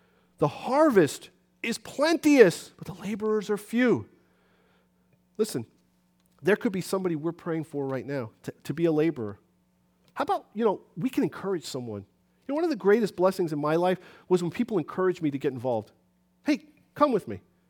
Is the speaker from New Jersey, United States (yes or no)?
no; New York City, New York, United States; We grew up in New York City, buildings and cars and pollution. It was great.